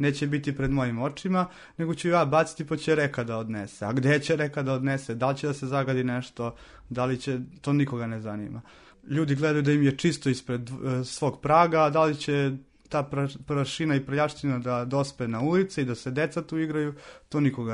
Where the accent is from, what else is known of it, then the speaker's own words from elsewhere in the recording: Vranje, Southern and Eastern Serbia, Serbia; Recimo, ja sam iz Vranja. U Vranju tamo čak retko peru ulice.